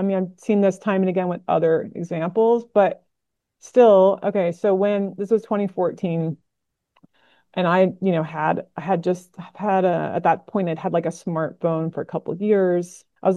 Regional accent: Baltimore, Maryland, United States; also born or lived in New York City / Washington, D.C.; now in West Coast, United States; And I'm from the East Coast originally. So now I'm on the West Coast. But yeah, Baltimore. Grown and then Washington, D.C., lived the longest there on the East Coast

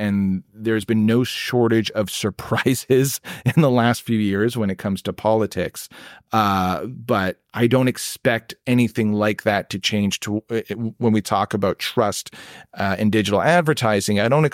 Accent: Canada; even though I am a Canadian.

